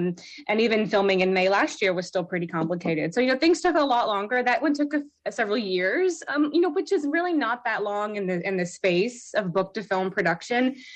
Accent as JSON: {"language": "English", "region": "the South", "country": "United States", "tie": "born or raised there", "said": "So I grew up in the South, so there's a lot of strong Southern components, and especially my horror work, because the South's a scary place."}